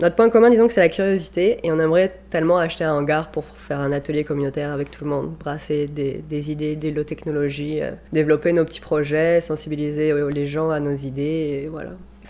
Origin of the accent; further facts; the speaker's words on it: France; moved away as an adult; now in Canada; je suis française au Québec depuis 2 ans. Je suis arrivée en tant qu'ingénieure mécanique et pour travailler.